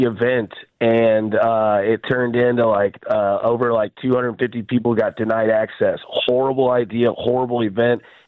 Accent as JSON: {"language": "English", "town": "Kansas City", "region": "Missouri", "country": "United States", "tie": "born or raised there", "said": "because like you said, I grew up in Kansas City my whole life, and you know, they weren't always the greatest team."}